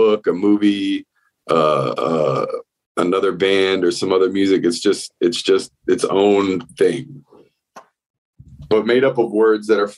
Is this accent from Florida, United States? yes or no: yes; Florida, United States; yeah, I moved here in 1998. From okay. South Florida. I grew up in South Florida.